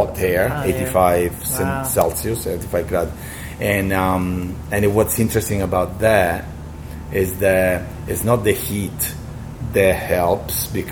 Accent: Italy; English is a second language; moved away; And I come from Italy, so I was a little snob about cider.

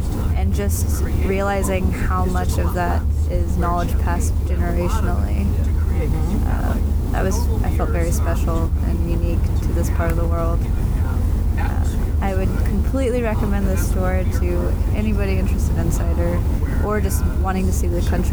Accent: Oregon, United States; from Southern Oregon.

